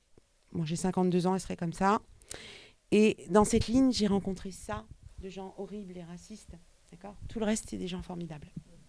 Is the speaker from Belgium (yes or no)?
no; France; partout où j'allais, on savait que moi, je venais de France.